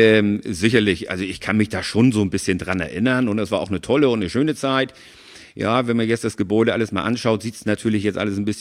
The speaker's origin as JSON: {"language": "German", "town": "Schwarzenberg", "region": "Saxony", "country": "Germany", "tie": "born or raised there", "also_born_or_lived": "Hamburg", "said": "Ich bin in Hamburg geboren, bin aber in Schwarzenweg groß geworden mit einer kurzen Ausnahme. Meine Eltern sind damals nach Sams gezogen."}